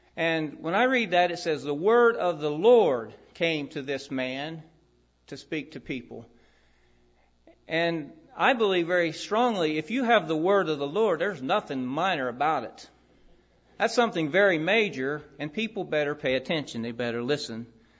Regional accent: Proctorville, Ohio, United States; I don't appreciate him bad-mouthing my hometown of Proctorville, Ohio.

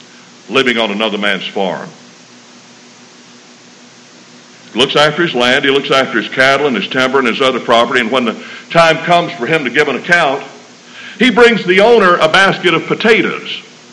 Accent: Alabama, United States; I was raised in Alabama. And in Alabama, we have cows. I used to go to my grandfather's house close to center Alabama.

